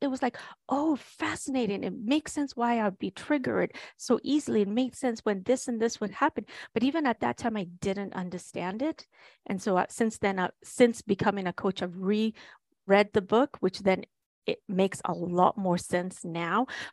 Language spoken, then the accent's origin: English; Kenya; moved away as an adult; now in United States; I was born and raised in Kenya. My mother passed away when I was three. I was raised by a Kenyan woman. My father is Kenyan. I moved to the States when I was 18.